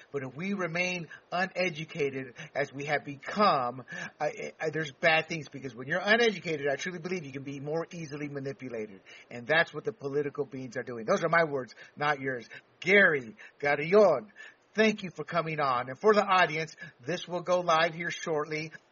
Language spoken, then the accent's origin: English; Panama; I am technically a Latino and a Hispanic. Most of the Caribbean, Puerto Rico, Hispania, Hispanic, but I was born and raised in Panama as a Latino